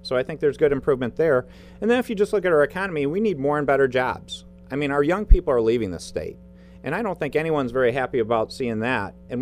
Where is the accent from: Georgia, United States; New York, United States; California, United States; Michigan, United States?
Michigan, United States; Battle Creek; I was born and raised in Battle Creek, grew up there, went off to the University of Michigan